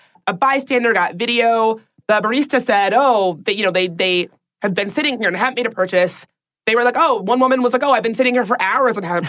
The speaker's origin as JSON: {"language": "English", "town": "Washington", "region": "District of Columbia", "country": "United States", "tie": "born or raised there", "said": "Another, in my hometown of Washington, D.C., a white woman called park security"}